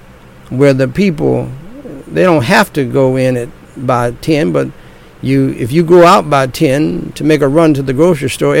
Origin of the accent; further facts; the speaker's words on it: United States; born there; I thank God I was born in America with all of her faults.